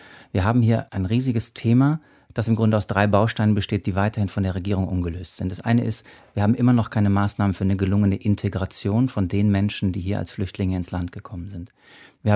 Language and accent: German; Stuttgart, Baden-Württemberg, Germany; born there; Na gut, jetzt bin ich Wessi oder Westler, bin in Stuttgart geboren.